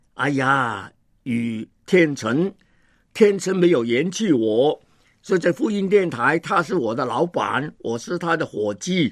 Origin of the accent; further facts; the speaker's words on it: Hong Kong; born there; 我是1938年在香港出生。